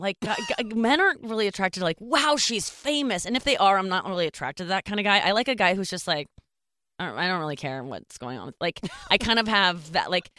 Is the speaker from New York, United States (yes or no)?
no; St. Louis, Missouri, United States; We're both from St. Louis.